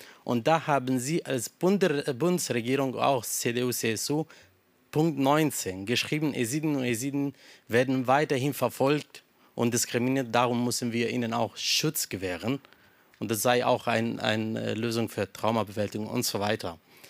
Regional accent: Iraq; German is a second language; now in Germany; Ich komme aus dem Irak. Seit 8 Jahren bin ich in Deutschland.

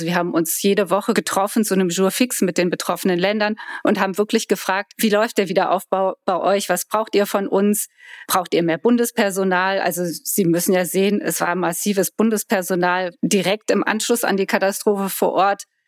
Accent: Koblenz, Rhineland-Palatinate, Germany; Also ich komme aus Koblenz, da hat man jedes Jahr Hochwasser.

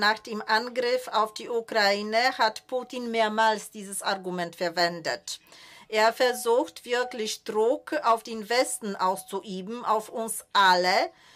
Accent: Gdańsk, Pomeranian Voivodeship, Poland; German is a second language; aber ich bin auch der Historiker und ich stamme aus Danzig.

